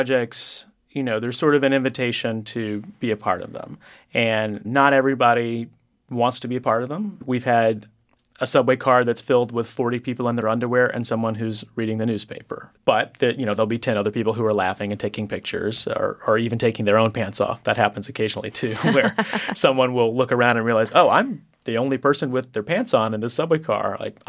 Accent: New York, United States; And I'm as guilty as any New Yorker of that.

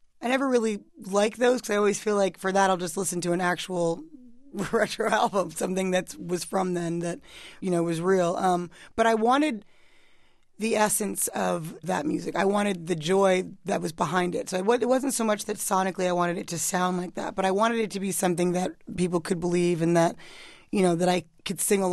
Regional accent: New York, United States; now in Los Angeles, United States; I'm from New York, and, you know, being out in L.A., I realized there's not that much Caribbean food out there

